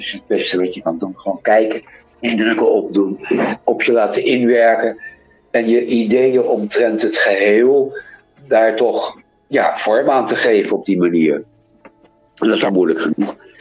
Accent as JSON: {"language": "Dutch", "country": "Netherlands", "said": "Dat wij als Nederlander zo bezig waren met het vormgeven van dat land."}